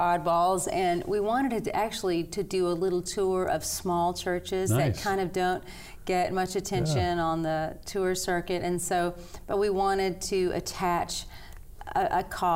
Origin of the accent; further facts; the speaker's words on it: Tennessee, United States; And you know, I'm from East Tennessee, so there's a lot of like colorful stories